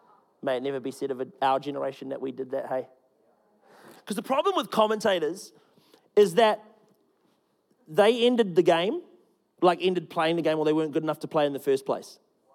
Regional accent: New Zealand; I don't know how rugby works. I'm just a Kiwi. It's in the birth certificate.

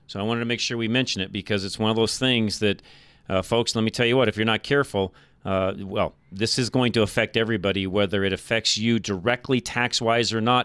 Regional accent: Boulder, Colorado, United States; My hometown, it's where I grew up.

